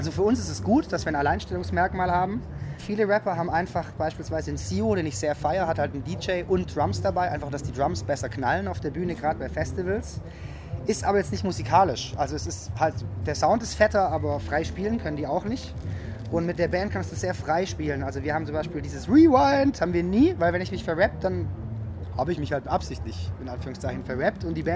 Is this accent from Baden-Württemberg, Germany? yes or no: yes; Bad Boll, Baden-Württemberg, Germany; Also ich komme nicht gebürtig aus Stuttgart, ich komme auch aus einem kleinen Kaff, 50 Kilometer entfernt, Bad Boll.